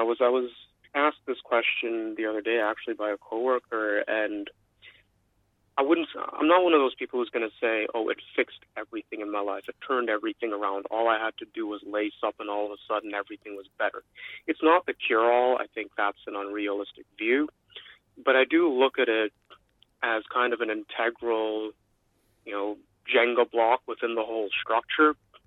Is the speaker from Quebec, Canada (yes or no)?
no; Toronto, Ontario, Canada; I'm from Toronto, and I think we know what Torontonians might think about going to a place like Regina